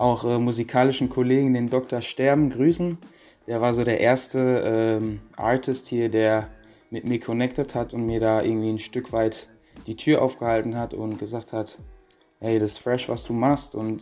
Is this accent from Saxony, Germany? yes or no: no; Darmstadt, Hesse, Germany; moved away as an adult; Genau, das ist meine Heimat, da komme ich eigentlich her. Da wurde ich auch geboren. Und ja, dementsprechend bin ich da auch aufgewachsen, die ersten 20 Jahre meines Lebens dort verbracht.